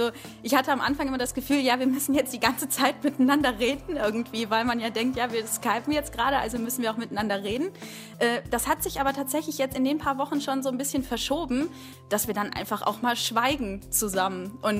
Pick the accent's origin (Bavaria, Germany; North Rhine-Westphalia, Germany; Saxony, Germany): North Rhine-Westphalia, Germany; Wuppertal; ich bin aus Wuppertal